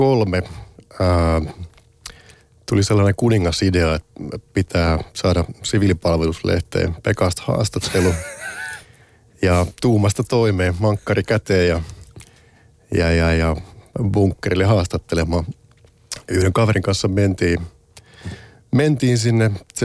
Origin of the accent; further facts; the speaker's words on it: Naantali, Southwest Finland, Finland; vietin lapsuuteni Naantalissa. Naantali oli, on pieni kaupunki.